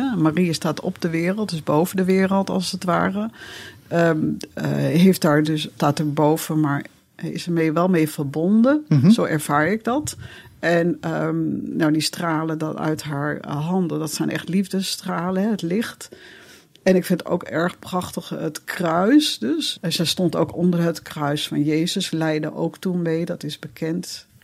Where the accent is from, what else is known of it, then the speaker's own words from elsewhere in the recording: Netherlands; En dan, dat verstaan wij natuurlijk als Nederlanders niet.